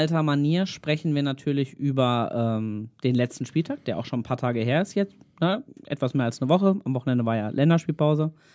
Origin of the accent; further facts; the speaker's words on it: Bielefeld, North Rhine-Westphalia, Germany; als Bielefelder